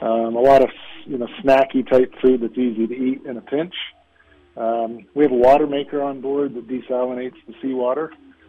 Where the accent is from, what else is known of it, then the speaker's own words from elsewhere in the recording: Canada; accent: Canadian; Yeah, a bit of an accent there.